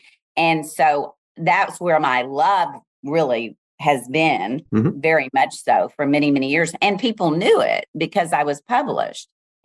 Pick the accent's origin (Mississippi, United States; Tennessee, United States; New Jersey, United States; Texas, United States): Texas, United States; Baytown; we were in my hometown of Baytown.